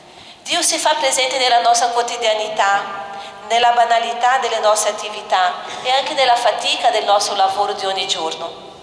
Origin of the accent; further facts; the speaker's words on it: Brazil; Italian is a second language; now in Verona, Italy; come ho detto, sono brasiliana, ho 43 anni, e da 20 anni sono religiosa della Congregazione delle Povere Serve della Divina Provvidenza